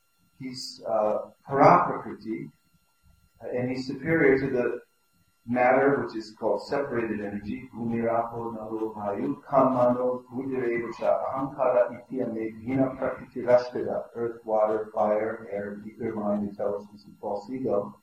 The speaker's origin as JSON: {"language": "English", "region": "California", "country": "United States", "said": "I come from California, and there we have a temple in San Jose"}